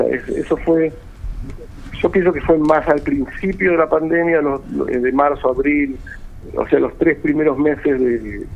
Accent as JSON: {"language": "Spanish", "country": "Argentina", "moved": "yes", "said": "lamento como argentino que mi país de origen está pasando una situación tan difícil"}